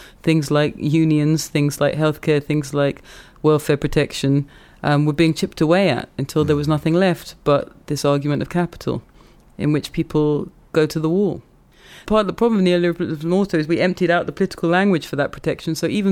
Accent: United Kingdom; maybe because I'm British

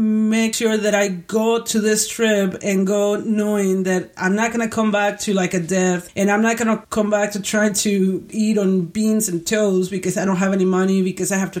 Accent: Houston, Texas, United States; So it was just my hometown, Houston in the summers, and that was it.

